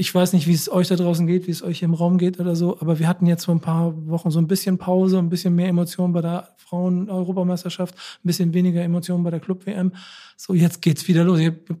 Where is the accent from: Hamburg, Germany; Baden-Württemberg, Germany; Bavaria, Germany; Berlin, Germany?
Hamburg, Germany; ich bin Hamburger und St. Pauli ist schon immer meine Stadt.